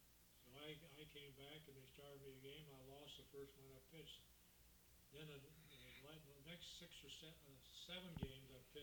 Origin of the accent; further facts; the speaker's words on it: Omaha, Nebraska, United States; Well, of course, I grew up in Omaha in grade school and high school, and I played baseball from the day when I was about 5, 6 years old.